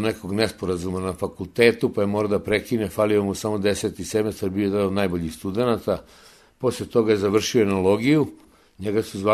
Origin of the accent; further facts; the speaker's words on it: Zemun, Belgrade, Serbia; born there; Ja sam rođen u Zemunu